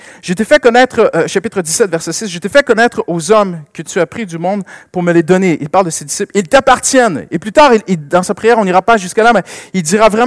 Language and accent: French; Canada; Il y a de nombreuses années, j'étais au Canada. Hein, je suis Canadien, si vous ne l'avez pas remarqué encore, j'ai un petit accent.